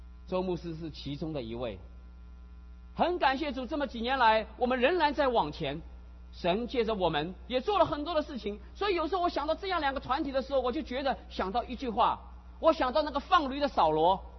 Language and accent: Chinese; China; moved away as an adult; now in Los Angeles, United States; 我们这一群从大陆来的人会慢慢的从一个